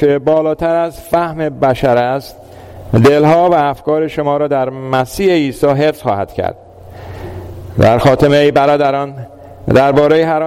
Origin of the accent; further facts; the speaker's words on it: Iran; born there; moved away as an adult; also born or lived in United States; من چطور در ایران در یک خانواده نسبتا متوسط متولد شدم. پدرم بهایی بودن، مادرم مسلمان. در هر دو مورد من بزرگ شدم. تحصیلاتم رو توی آمریکا بعد از دیپلمم در ایران انجام دادم.